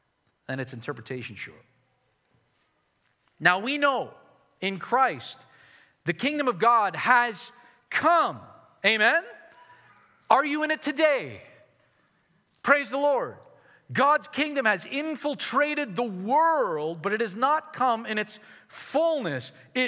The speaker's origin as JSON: {"language": "English", "country": "Canada", "said": "I'm like, what? I'm Canadian."}